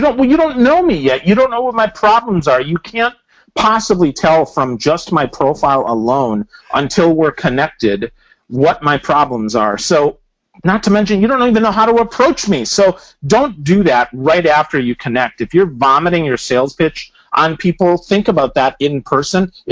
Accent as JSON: {"language": "English", "region": "Wisconsin", "country": "United States", "lives_now": "Tampa, United States", "said": "I'm a graduate of Lakeland College, that I'm from Wisconsin, that I moved to Tampa"}